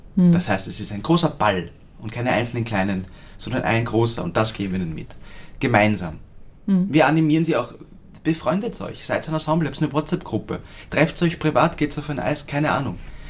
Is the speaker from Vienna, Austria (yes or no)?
yes; Vienna, Austria; ich bin Wiener